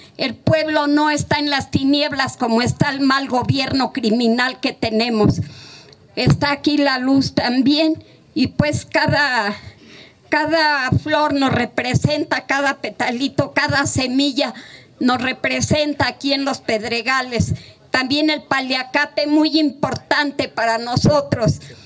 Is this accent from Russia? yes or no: no; Mexico